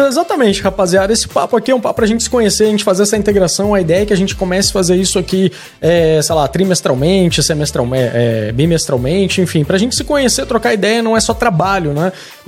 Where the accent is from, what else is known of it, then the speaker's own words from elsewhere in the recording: Rio Grande do Sul, Brazil; now in Brasília, Brazil; Desde que eu cheguei em Brasília, eu sou gaúcho, cheguei em Brasília há 8 anos atrás, 10 anos atrás, nem me lembro mais, enfim.